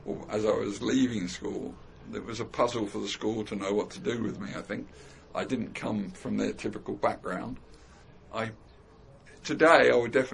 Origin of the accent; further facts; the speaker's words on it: London, United Kingdom; I'm a Londoner. I was born in Crisis Week before the Second World War. Had a normal London suburban schooling.